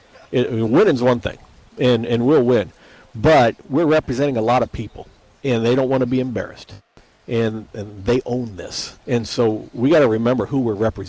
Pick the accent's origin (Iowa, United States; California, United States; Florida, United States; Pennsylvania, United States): Iowa, United States; growing up in Iowa and living in the Midwest my whole life